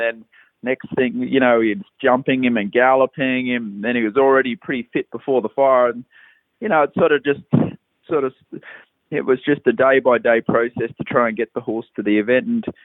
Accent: Australia; I was raised in Australia where you just sort of get on with it

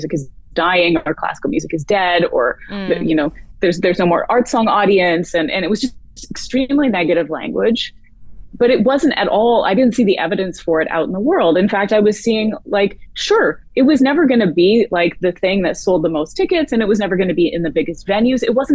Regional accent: Canada; born there; We're both Canadian born.

